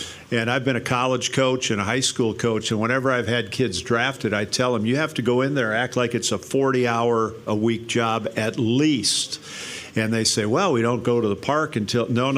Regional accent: Grafton, United States; Sure. I grew up, like you mentioned, in Grafton. At 17, I signed with the San Francisco Giants.

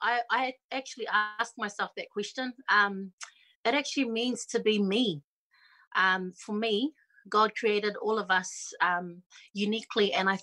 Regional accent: New Zealand; studying my own traditions as a Samoan, as a Kiwi Samoan. And also for me, you know, I used to be ashamed of not knowing the language really, really well.

